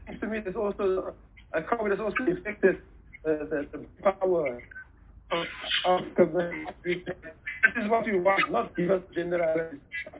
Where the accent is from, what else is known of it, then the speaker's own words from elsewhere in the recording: South Africa; And what we have as South African institutions, whether it's university, whether it's government, about our own data.